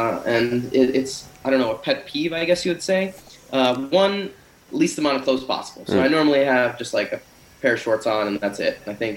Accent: New Jersey, United States; When I was growing up, I was just a huge Chicago Bulls fan. I knew I grew up in New Jersey, and you know, I was a Nets fan as well.

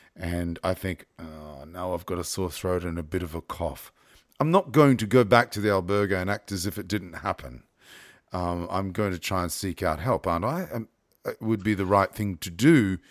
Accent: Australia; So I'm an Australian, I mentioned before

